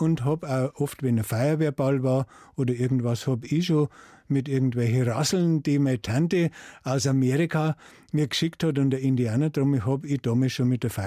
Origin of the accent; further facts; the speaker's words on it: Welchenberg, Bavaria, Germany; Und seitdem bin ich in Welchenberg aufgewachsen.